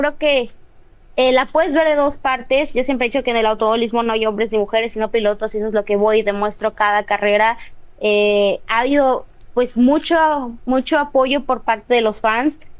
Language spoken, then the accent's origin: Spanish; Mexico; Soy la primera mujer mexicana en estar en el programa NASCAR Drive for Diversity.